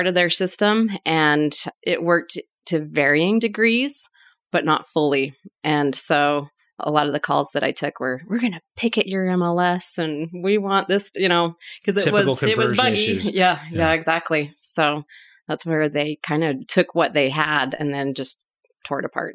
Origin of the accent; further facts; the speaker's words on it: Utah, United States; Well, born and raised in Utah